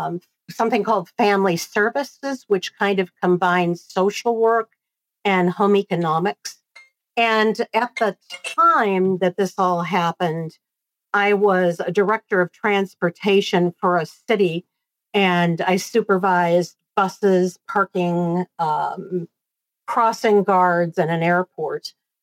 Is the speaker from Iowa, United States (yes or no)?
yes; Clinton, Iowa, United States; some spiritualist churches in my hometown of Clinton, Iowa in the U.S.